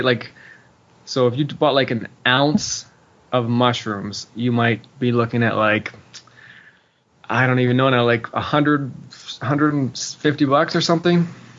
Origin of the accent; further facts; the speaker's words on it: Tofino, British Columbia, Canada; And we had this little clearing in the forest near a beach in my hometown. I'm from this town called Tofino on Vancouver Island, small little beach town.